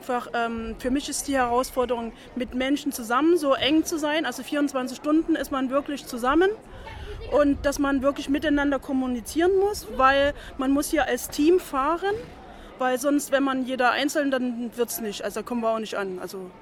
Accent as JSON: {"language": "German", "town": "Dresden", "region": "Saxony", "country": "Germany", "said": "ich komme aus Dresden und war in diesem Teil von Deutschland noch gar nicht."}